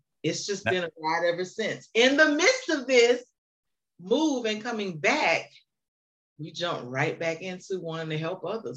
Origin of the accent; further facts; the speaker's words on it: Miami, Florida, United States; I was born and raised in Miami, and I am the oldest of me and my sister, two girls.